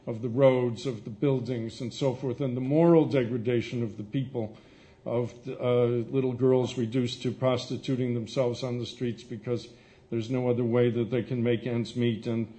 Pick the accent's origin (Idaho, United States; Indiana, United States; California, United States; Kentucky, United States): California, United States; Los Angeles; moved away as an adult; Los Angeles is my hometown. I was born here at Good Samaritan Hospital a very long time ago. My father worked for Walt Disney, so there is no more pure Southern Californian than I.